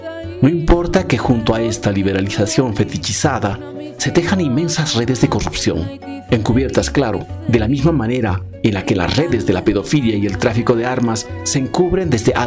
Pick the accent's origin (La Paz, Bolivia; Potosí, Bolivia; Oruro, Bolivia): Oruro, Bolivia; lo festivo nos está mostrando lo que somos, como orureños, en nuestras miserias, en nuestras contradicciones